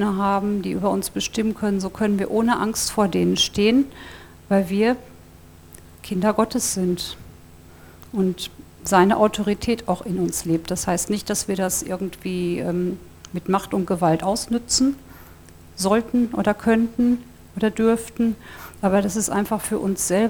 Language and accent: German; Germany; wir sind aus Deutschland, vorhin war jemand aus Rumänien hier.